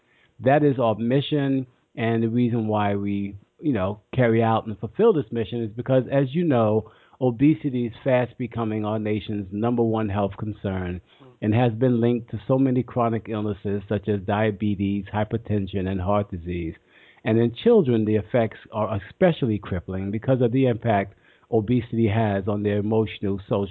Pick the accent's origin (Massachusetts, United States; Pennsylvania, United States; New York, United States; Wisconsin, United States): New York, United States; Brooklyn; I grew up in Brooklyn, USA, Brooklyn, New York, although my father was from Nassau, Bahamas, and my mother was from North Carolina. We all were raised right here.